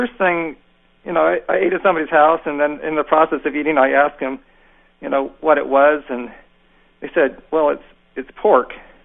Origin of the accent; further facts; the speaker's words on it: Nepal; Part of it was I grew up in Nepal with water buffalo milk, which is pretty strong.